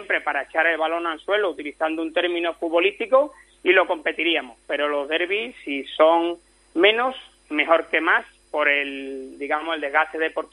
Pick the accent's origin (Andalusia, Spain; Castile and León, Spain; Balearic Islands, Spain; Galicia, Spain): Andalusia, Spain; Seville; para mí, como sevillano, es el derbi más bonito del mundo